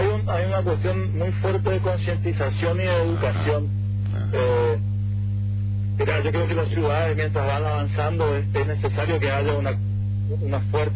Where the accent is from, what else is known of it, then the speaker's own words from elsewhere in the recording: San Javier, Misiones, Argentina; Yo soy de San Javier.